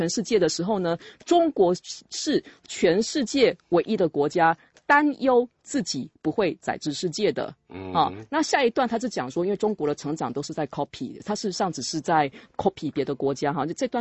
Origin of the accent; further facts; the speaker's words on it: United States; Chinese is a second language; 可是那是因为我们美国人是太乐观的人